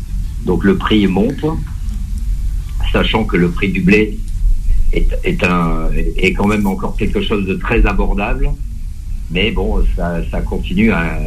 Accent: Mont-de-Marsan, Nouvelle-Aquitaine, France; J'ai commencé avec mon papa dans les Landes, dans le sud-ouest, puisque nous sommes de Mont-de-Marsan, chef-lieu des Landes.

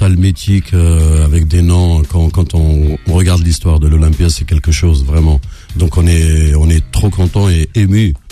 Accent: Sidi Bel Abbès, Sidi Bel Abbès Province, Algeria

